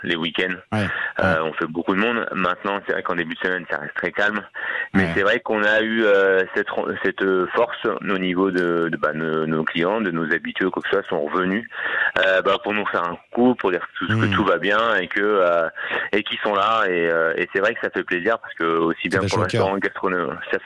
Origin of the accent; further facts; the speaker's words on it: Paris, Île-de-France, France; parce que ça fait quoi 9 mois bientôt que je suis ici, je viens de Paris, donc j'ai été accueilli les bras ouverts